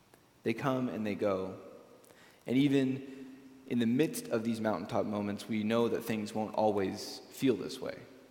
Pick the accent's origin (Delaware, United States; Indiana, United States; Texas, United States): Texas, United States; Arlington; the church I grew up in Arlington did the Central Texas Conference Youth Mission Trip every year